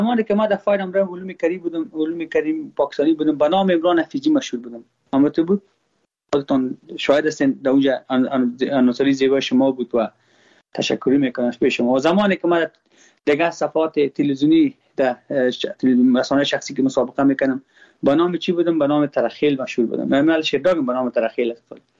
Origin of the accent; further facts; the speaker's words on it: Afghanistan; ما افغان هستم.